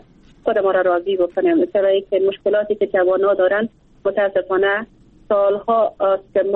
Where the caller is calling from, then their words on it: Bamyan, Afghanistan; از ولایت بامیان هستم